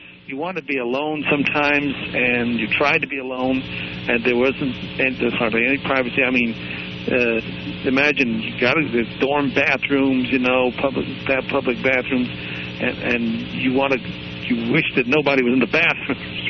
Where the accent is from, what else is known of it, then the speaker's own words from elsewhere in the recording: Washington, District of Columbia, United States; I grew up living in the Washington, D.C. area.